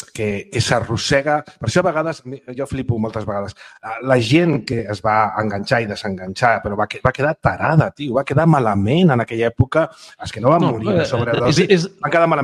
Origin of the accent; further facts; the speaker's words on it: Barcelona, Catalonia, Spain; jo he nascut a la Sagrada Família, que és un barri pues, de l'esquerra de l'Eixample